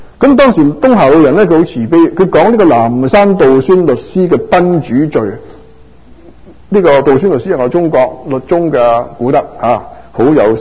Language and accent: Cantonese; Hong Kong; 我自己來自香港當然看香港的新聞